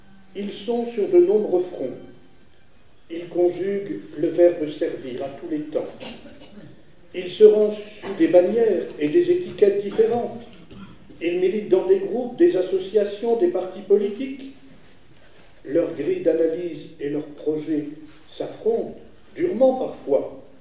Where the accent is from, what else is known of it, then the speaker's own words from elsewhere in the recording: France; Je suis français. J'aime mon pays.